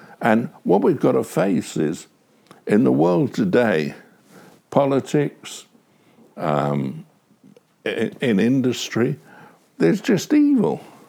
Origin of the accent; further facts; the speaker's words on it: England, United Kingdom; Now, you're looking, and we as English people have tribal customs.